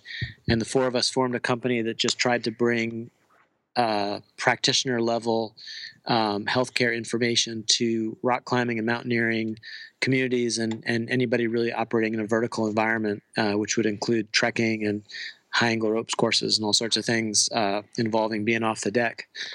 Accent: New England, United States; But I grew up here in New England, so it's a nice way to come home

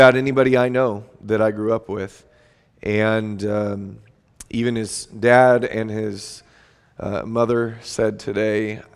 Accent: San Diego, California, United States; We grew up in San Diego, but across town, and so we never really got to be good friends when we were young, though we knew each other.

